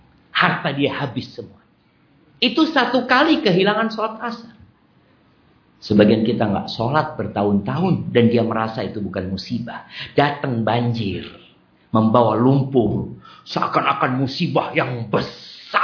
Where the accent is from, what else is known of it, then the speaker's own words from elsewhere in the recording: Jember, East Java, Indonesia; Saya dari Jember. Saya dosen di STDI.